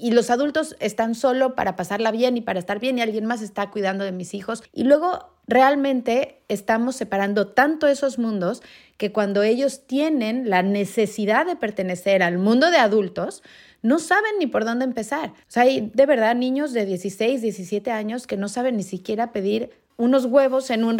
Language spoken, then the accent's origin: Spanish; Colombia; born there; also born or lived in Mexico; nosotros vivíamos en México y no teníamos familia en México, ¿no? Éramos extranjeros en México, aunque usted no lo cree, porque nací en Colombia.